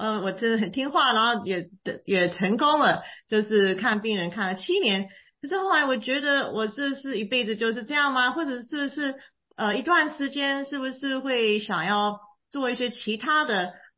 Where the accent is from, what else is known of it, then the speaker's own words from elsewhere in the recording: Dallas, Texas, United States; also born or lived in Taiwan; 其实我是在台湾出生的，然后6岁我们全家移民到美国，是先到德州 Dallas 那里，就在那里长大，拼命的学英文，礼拜六去上中文学校，然后呢就是也去上 Stanford 大学